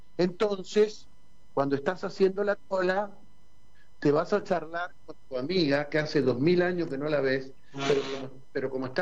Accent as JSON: {"language": "Spanish", "country": "Argentina", "said": "en la República Argentina hasta se han escrito canciones respecto de cómo somos los argentinos"}